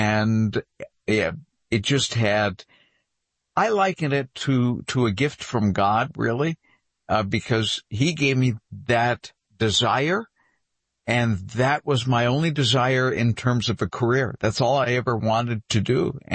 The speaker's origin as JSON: {"language": "English", "town": "New Bedford", "region": "Massachusetts", "country": "United States", "tie": "born or raised there", "first_language": "French", "second_language": "English", "said": "And my primary language, not being English, was French. We had a very, very dense Franco-American population in New Bedford at the time, back in the 50s and 60s."}